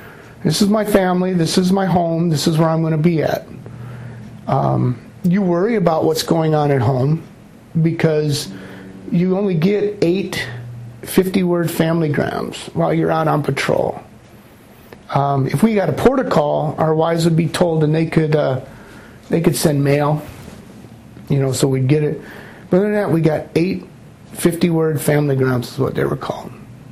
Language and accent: English; Michigan, United States; now in Arizona, United States; You know, I was a transplant from Michigan to here, Arizona.